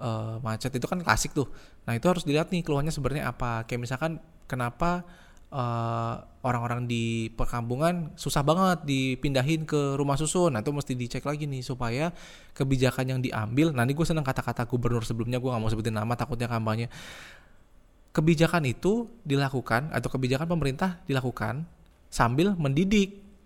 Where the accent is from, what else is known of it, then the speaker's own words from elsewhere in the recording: Bekasi, West Java, Indonesia; gue dari Bekasi suka lewat Kalimalang ya